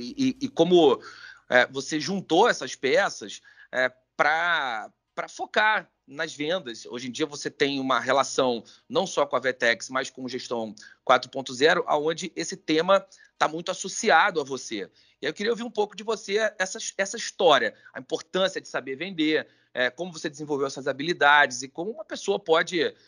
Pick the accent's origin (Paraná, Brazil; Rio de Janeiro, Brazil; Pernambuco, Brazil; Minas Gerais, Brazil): Rio de Janeiro, Brazil; eu sou do Méier, pra galera que não é do Rio.